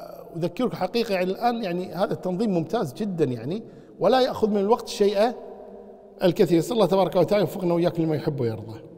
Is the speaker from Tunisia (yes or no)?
no; Kuwait; بالنسبة للمقبرة عندنا في الكويت